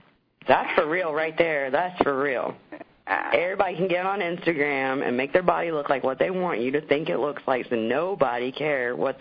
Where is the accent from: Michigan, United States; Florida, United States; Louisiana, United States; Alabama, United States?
Alabama, United States; Honestly, growing up in Alabama, that is